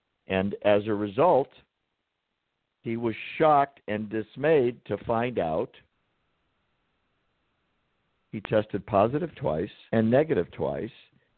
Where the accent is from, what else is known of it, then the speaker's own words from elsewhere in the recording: San Diego, California, United States; for San Diego County, my hometown. And I'm interested because I spent a great deal of my life there.